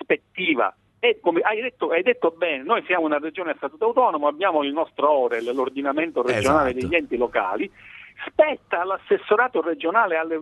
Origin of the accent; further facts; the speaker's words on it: Sciacca, Sicily, Italy; nel mio paese d'origine, io sono originario di Sciacca